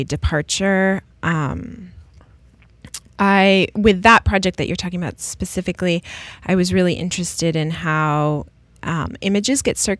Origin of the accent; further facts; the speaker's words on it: Massachusetts, United States; also born or lived in Chicago; now in California, United States; I was raised in Massachusetts, and I've been here in California for about 8 years, though. I did my undergraduate work in Chicago.